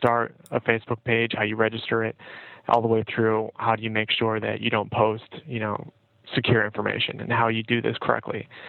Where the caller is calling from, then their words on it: Washington, District of Columbia, United States; and I'm calling from the Pentagon in Washington, D.C.